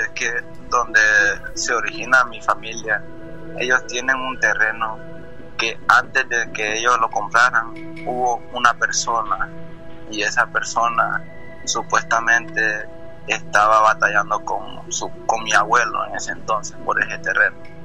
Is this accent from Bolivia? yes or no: no; Honduras; now in Maryland, United States; Soy de Honduras.